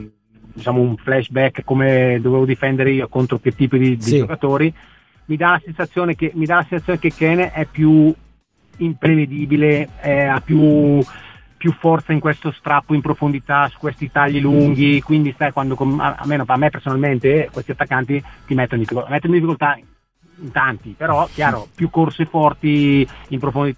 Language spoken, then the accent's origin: Italian; Bergamo, Lombardy, Italy; born there; perché poi sono nato a Bergamo